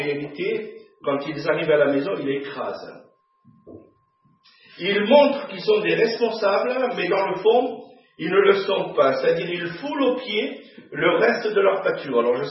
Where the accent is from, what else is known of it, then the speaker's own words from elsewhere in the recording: France; ça c'est parce que je suis un bon français que je parle de baguettes de pain.